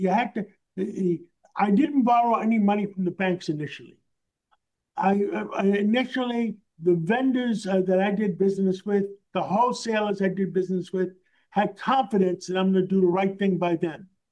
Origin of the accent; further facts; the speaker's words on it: New York City, New York, United States; I grew up in Harlem on 135th Street. And between Broadway and Amsterdam Avenue by City College, by Lewiston Stadium up there, I went to PS 192, 137th Street.